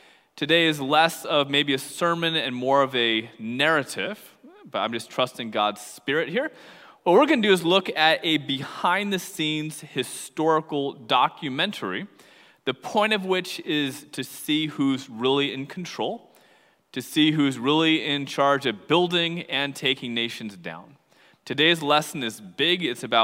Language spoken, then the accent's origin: English; United States; I'm also an American, and I'm always thankful for this country.